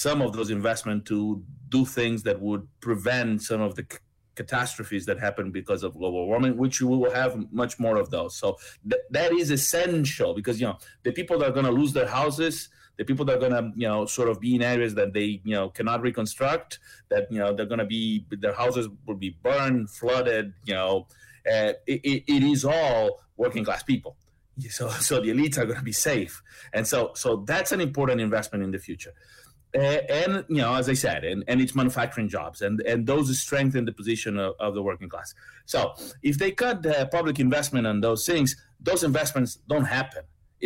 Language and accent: English; Argentina; I come from Latin America. We did in Argentina with 200 and something percent.